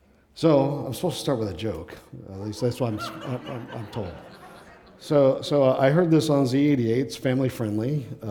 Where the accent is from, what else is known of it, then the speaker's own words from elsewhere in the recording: Illinois, United States; born there; also born or lived in Kansas / Maine / Puerto Rico; So my parents were from Indiana. I was born in Illinois at Chanute Air Force Base. My dad was in the Air Force.